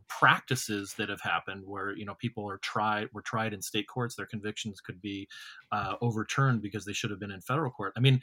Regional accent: Arizona, United States; I'm from the West. I'm from Arizona.

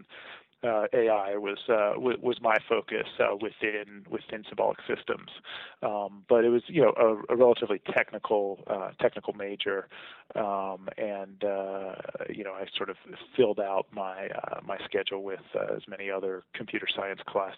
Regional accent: Virginia, United States; also born or lived in Germany; I was born in Germany, but have no real memory of that because it was my first two years, and then we spent a good deal of time in the Washington D.C. Area in the Virginia suburbs while my dad was at the Pentagon.

